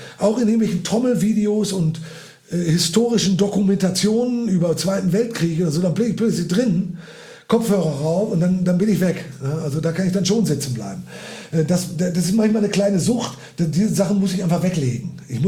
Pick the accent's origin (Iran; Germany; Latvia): Germany; North Rhine-Westphalia; born there; Aber ich bin doch geborener Westfale.